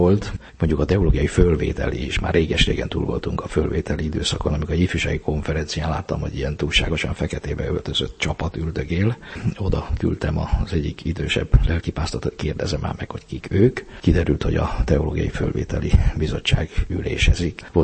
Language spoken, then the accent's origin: Hungarian; Orgovány, Bács-Kiskun, Hungary; Kiskanalasan születtem, aztán édesapám orgoványra került lelkipásztornak, amikor én 13 éves voltam, és az általános iskola utolsó évét azt ott végeztem, utána pedig ilyen vonatos, ingázós bejáróként Kecskeméten a Katona József gimnáziumban végeztem.